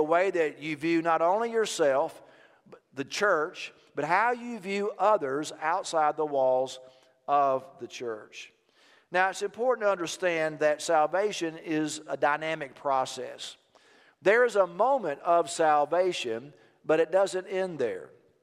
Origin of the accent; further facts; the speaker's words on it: Texas, United States; Now, first of all, I'm a Texan